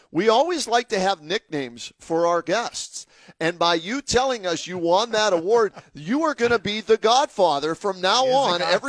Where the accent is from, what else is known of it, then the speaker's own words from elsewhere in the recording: Pennsylvania, United States; I grew up in Pennsylvania